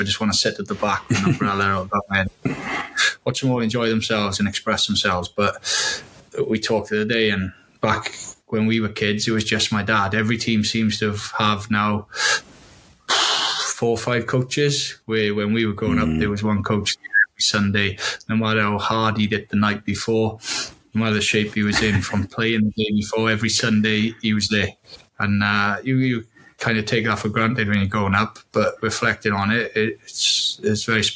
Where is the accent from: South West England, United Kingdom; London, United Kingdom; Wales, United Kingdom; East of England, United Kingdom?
Wales, United Kingdom; Yeah, so I'm a Gwent Valleys boy. I'm from the Rumney Valley.